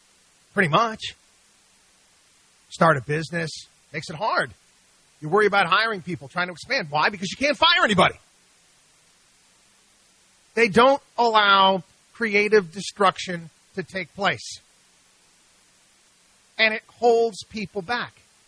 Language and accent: English; Albany, New York, United States; Again, I grew up in Albany, New York.